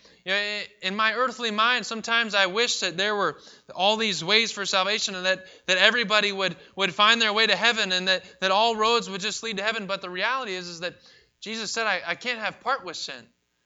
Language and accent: English; Seward, Alaska, United States; I was born and raised in Seward, Alaska, in a very small town.